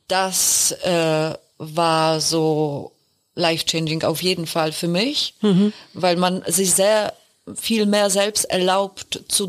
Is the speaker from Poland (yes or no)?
yes; Poland; now in Berlin, Germany; ich als Polin, die vor über 20 Jahren nach Berlin kam